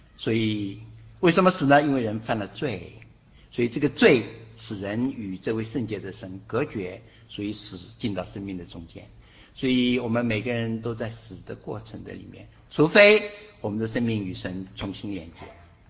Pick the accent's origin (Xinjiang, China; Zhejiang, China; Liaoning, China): Zhejiang, China; Wenzhou; 我在温州的时候，我是温州人